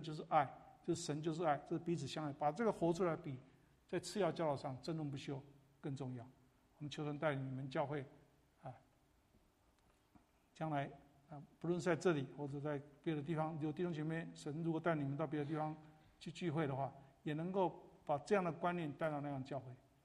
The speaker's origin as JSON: {"language": "Chinese", "country": "China", "said": "中国人即使再聪明呢，大概西方解决不了的神学问题我们也没办法解决"}